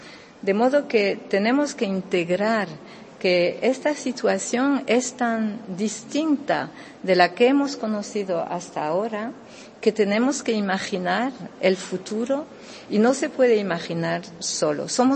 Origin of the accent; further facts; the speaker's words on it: San Fernando, Andalusia, Spain; esta tierra es la tierra donde yo nací. Soy isleña, cañailla, como se dice, y esta tierra es muy inspiradora.